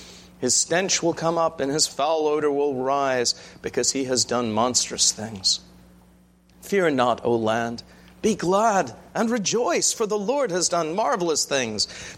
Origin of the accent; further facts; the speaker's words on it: England, United Kingdom; as an Englishman